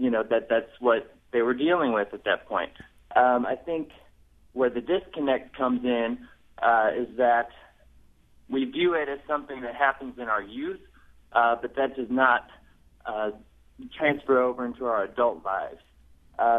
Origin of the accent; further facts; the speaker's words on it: Oakville, Missouri, United States; I grew up in Oakville, Missouri, of course